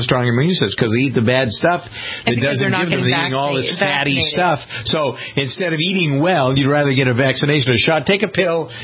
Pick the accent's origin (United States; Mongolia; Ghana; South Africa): United States; Framingham, Massachusetts; the world headquarters for Staples, TJ Maxx, and Bose is in Framingham, my hometown.